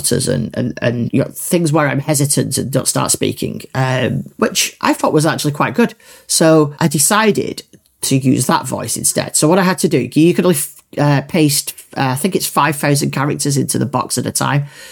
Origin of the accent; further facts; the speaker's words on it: England, United Kingdom; accent: Northern; I hate my Northern accent, but there's no getting rid of it. I've had it for 43 years at this point.